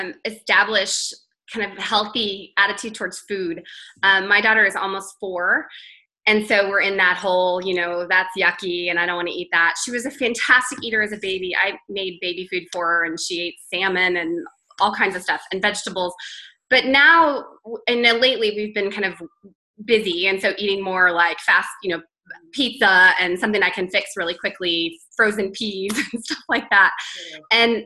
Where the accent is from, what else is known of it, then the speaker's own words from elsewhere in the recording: Austin, Texas, United States; also born or lived in Boston; Austin, Texas.